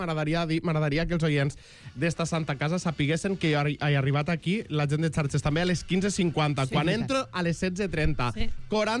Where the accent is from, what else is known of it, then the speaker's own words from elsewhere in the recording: Jesús, Catalonia, Spain; és que jo sóc de Jesús i llavors no calculo bé les distàncies